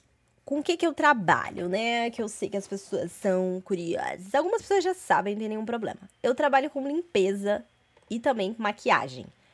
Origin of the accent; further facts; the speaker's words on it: Vitória, Espírito Santo, Brazil; now in New Jersey, United States; E eu sou capixaber. Eu sou capixaber, vim de Vitória, Espírito Santo. E atualmente moro em New Jersey.